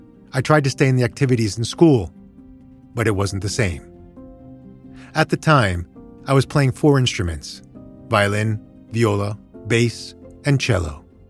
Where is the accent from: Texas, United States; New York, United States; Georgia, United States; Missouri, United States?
Texas, United States; San Antonio; I was born in San Antonio, Texas, on the city's east side. The drug and gang culture was thriving and spreading through that side of town.